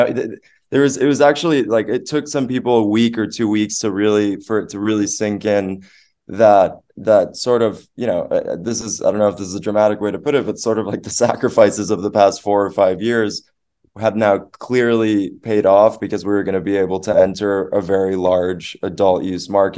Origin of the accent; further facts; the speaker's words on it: Venezuela; so my family, you know, for a few generations now in South America, I'm originally from Venezuela